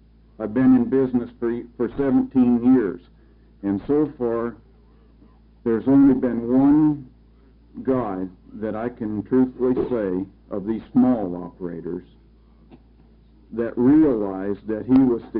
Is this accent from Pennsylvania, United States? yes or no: no; Hillsboro, Oregon, United States; I'm from Hillsboro, Oregon.